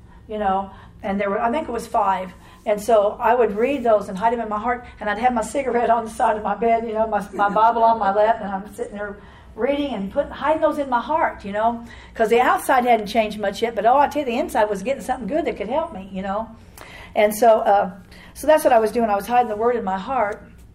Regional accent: Illinois, United States; and she was from St. Louis, and I was from Illinois.

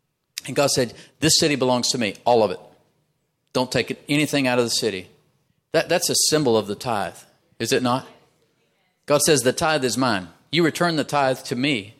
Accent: Texas, United States; I'm from Texas.

